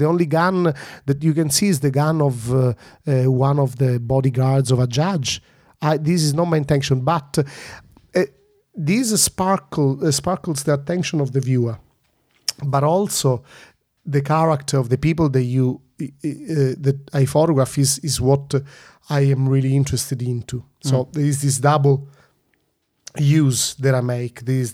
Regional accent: Sicily, Italy; also born or lived in London; I was born here, I come from Sicily, but I'm not only a Sicilian, I'm a citizen of the world

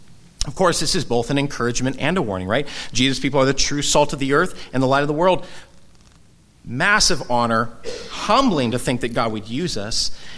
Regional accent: California, United States; now in Santa Rosa, United States; because I come from Orange County, which is the land of mega churches, right?

